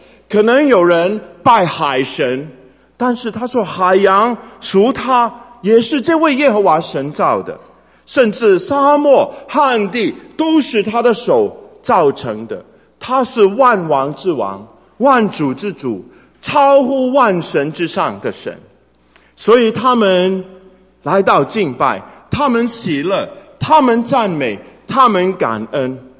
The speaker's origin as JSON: {"language": "Chinese", "country": "China", "said": "你知道我是一个在传统教养上面长大的中国男孩，"}